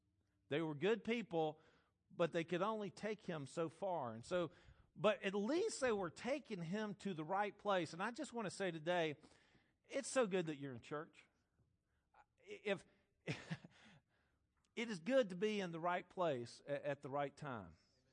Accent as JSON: {"language": "English", "country": "Ireland", "said": "A genetic disposition to drink. I'm Irish, right?"}